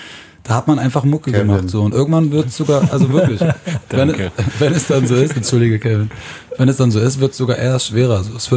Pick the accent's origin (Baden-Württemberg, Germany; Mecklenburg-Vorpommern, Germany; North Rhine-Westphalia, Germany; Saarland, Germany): North Rhine-Westphalia, Germany; Aachen; ich komme aus Aachen